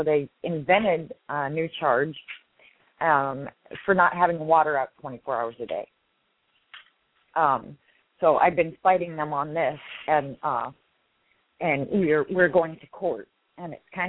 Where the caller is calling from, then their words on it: Lynnwood, Washington, United States; and I'm from, well, north of Seattle in Linwood.